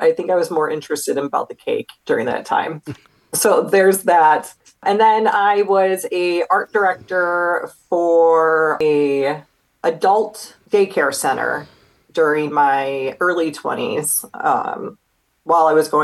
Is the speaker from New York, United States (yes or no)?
no; Chicago Heights, Illinois, United States; also born or lived in Bradenton; So I am from Chicago Heights, Illinois, born and raised. For a very brief moment, I did move to Bradenton, Sarasota, lived there for a few years, came back to the area when I was about 10 years old.